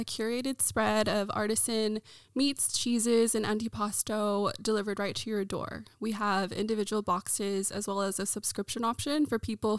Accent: Portland, Oregon, United States; Sure. So I grew up here in Portland, Oregon. I am the child, the youngest of three to refugee parents.

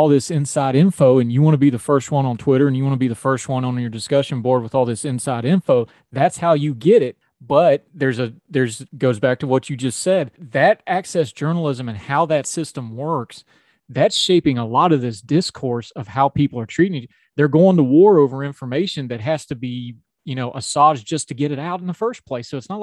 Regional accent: West Virginia, United States; I'm from West Virginia. Let me tell you about some bad water problems and environmental issues.

